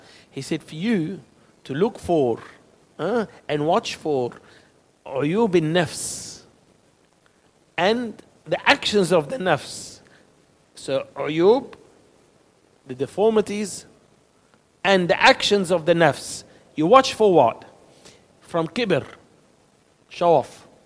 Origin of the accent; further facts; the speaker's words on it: Australia; Because we grew up in Australia, and many people grow up believing they are entitled for things.